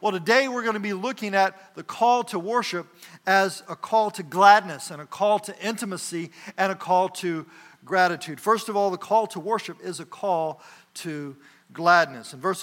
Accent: Oklahoma City, Oklahoma, United States; I grew up in Northeast Oklahoma City with three siblings

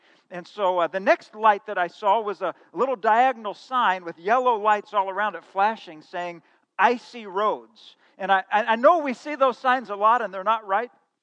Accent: Midwest, United States; And so I thought, you know, I'm from the Midwest.

